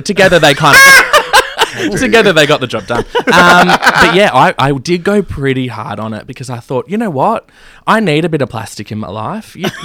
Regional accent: Preston, Victoria, Australia; No, we can go international. I'm world class. No, I'm from Preston.

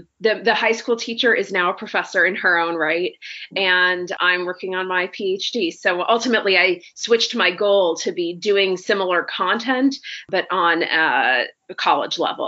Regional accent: Boston, Massachusetts, United States; growing up, I'm from the Boston area. I went to school and had religious study courses and had a high school teacher who really inspired me.

